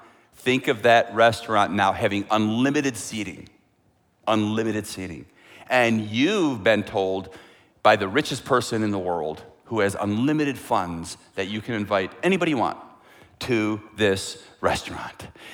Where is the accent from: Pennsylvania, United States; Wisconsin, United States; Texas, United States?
Wisconsin, United States; now I'm from Wisconsin, so that makes sense.